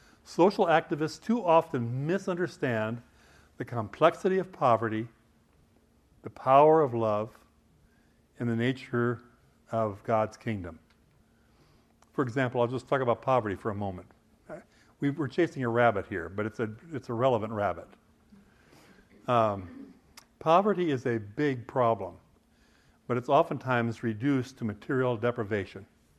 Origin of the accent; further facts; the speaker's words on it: Midwest, United States; I think of where I grew up in the Midwest. By today's standards, we would be desperately poor.